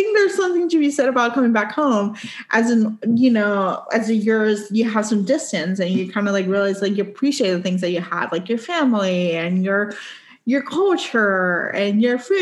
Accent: Puerto Rico; moved away as an adult; I left home at 18 and I was like, same thing. I'm from Puerto Rico.

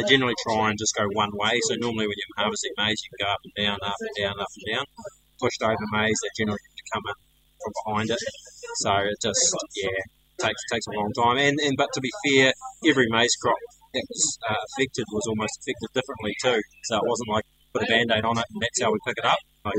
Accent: Hamilton, Waikato, New Zealand; now in Raglan, New Zealand; So, I am early 40s, live out in Rag, born and bred in the Tron. So, haven't fallen too far from there.

